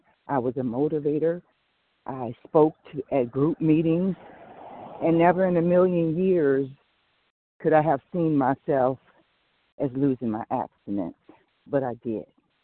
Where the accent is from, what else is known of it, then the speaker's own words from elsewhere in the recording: Michigan, United States; I am from Michigan.